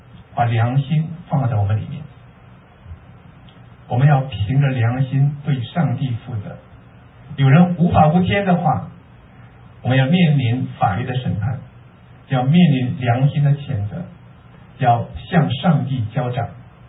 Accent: China; 我们中国是神州大地啊，神州大地是什么意思呢？

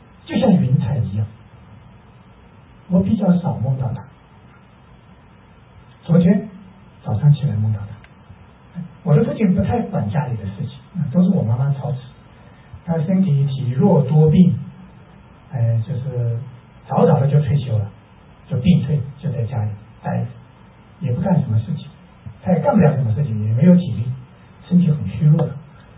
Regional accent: Wuhan, Hubei, China; 因为武汉人，我们吃热干面

